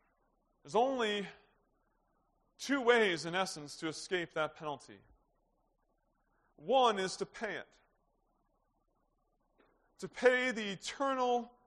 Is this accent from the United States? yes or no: no; Canada; because I'm Canadian, I don't have to pay the ticket?